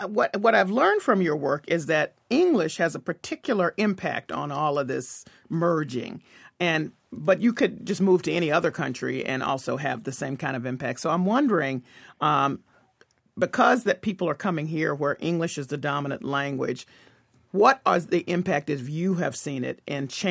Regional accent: the South, United States; because I'm from the South. I'm also African-American, so I can code switch out of any of those groups.

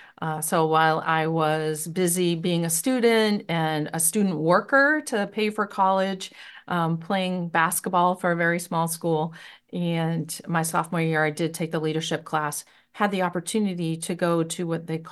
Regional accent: Jay, Maine, United States; also born or lived in Farmington, United States / Lewiston, United States; Well, I'm a proud Mainer, was born in Farmington, Maine, like our governor, grew up in Jay, Maine for a period of time, also lived in Lewiston, Maine through early high school, and then moved away

